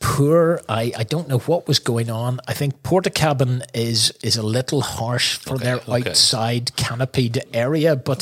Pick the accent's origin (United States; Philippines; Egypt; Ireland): Ireland; Oi, we're from Ireland.